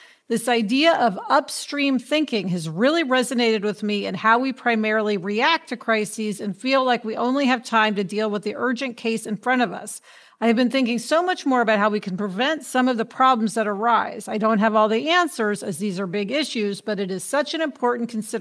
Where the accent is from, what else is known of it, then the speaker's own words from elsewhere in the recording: New York, United States; I'm a New Yorker as well and can keep up with fast talkers